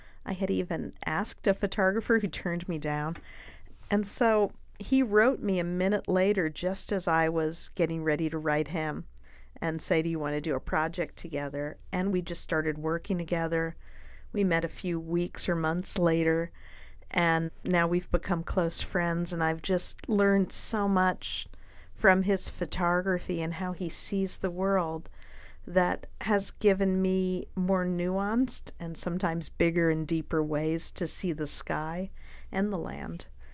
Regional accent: New Jersey, United States; growing up in New Jersey, where, although I lived in a housing development, I took long walks on my own

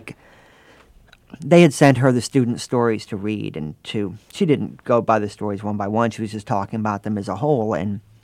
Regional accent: North Carolina, United States; also born or lived in New York State; We moved to North Carolina from New York State. I was in second grade.

